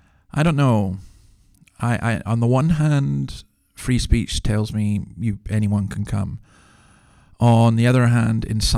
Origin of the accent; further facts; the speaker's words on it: Scotland, United Kingdom; I'm sorry, but, you know, I'm a Scotsman, and it's one day sunshine.